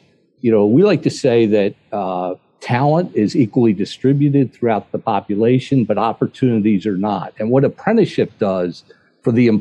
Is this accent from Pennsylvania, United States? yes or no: yes; Philadelphia, Pennsylvania, United States; I'm a Philadelphian, and to bring it into my hometown has been particularly gratifying.